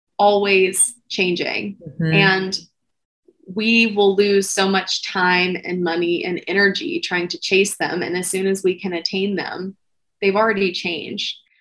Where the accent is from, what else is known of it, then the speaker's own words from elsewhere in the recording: Louisiana, United States; I was telling you, I'm from South Louisiana, and food is like a huge part of our culture.